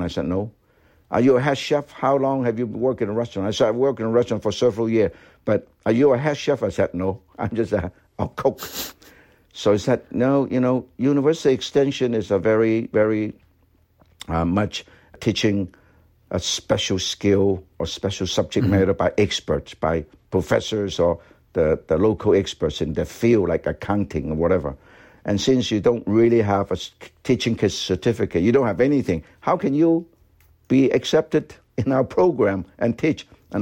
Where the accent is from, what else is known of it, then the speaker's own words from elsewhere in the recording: Guangzhou, Guangdong, China; English is a second language; also born or lived in Calgary; when I was growing up in China, they don't have car, they don't have anything. Bikes all over. Everybody have a bike.